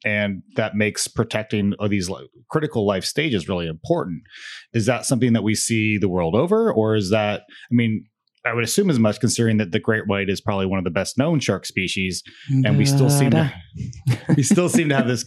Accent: California, United States; I grew up in California on the West Coast.

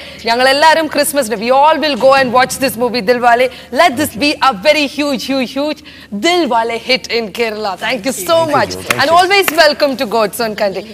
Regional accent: Kerala, India; Actually, we always say that we are people from God's own country.

